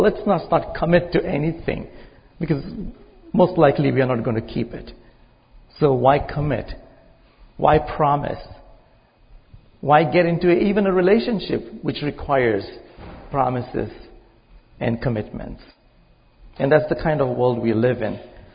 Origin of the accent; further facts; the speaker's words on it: India; moved away as an adult; now in Canada; I'm originally from India. I came to study at Regent College.